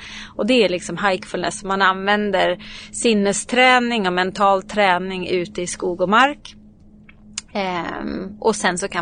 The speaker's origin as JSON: {"language": "Swedish", "town": "Eskilstuna", "region": "Södermanland", "country": "Sweden", "said": "Jag är från Eskilstuna, ja. Precis, och geografiskt också."}